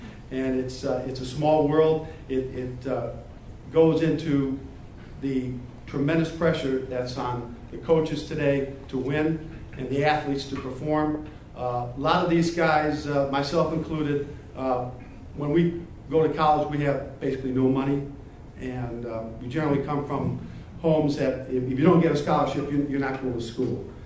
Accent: Mentor, Ohio, United States; As I mentioned, I'm from Mentor, Ohio

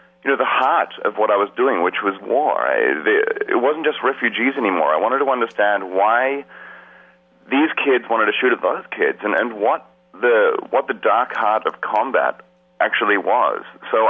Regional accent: Australia; As a photographer growing up in Australia

